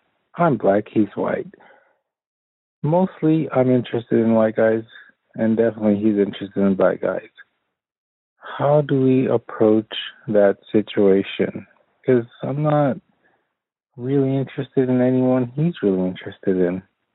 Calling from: Florida, United States; Hi, Dan. I'm calling from Florida.

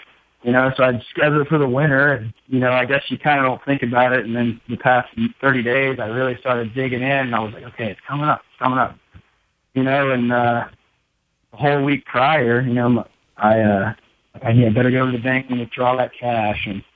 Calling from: Charlotte, North Carolina, United States; I'm from Charlotte, North Carolina.

